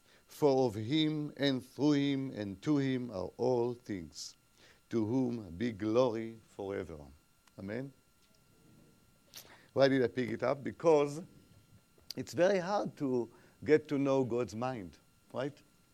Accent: Israel; And I'm coming from Israel. It's not a secret. You know it already, right?

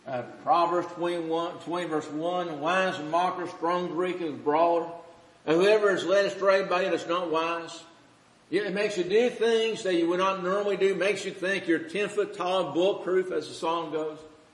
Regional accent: Kentucky, United States; I grew up in Kentucky, that my grandpa grew tobacco, my dad grew tobacco, I worked in tobacco

